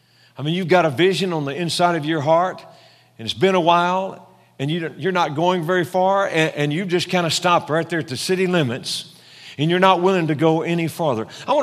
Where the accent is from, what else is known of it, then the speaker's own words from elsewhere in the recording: Louisiana, United States; Pastor Doug said I'm from Louisiana, and that's true. I'm a public school graduate.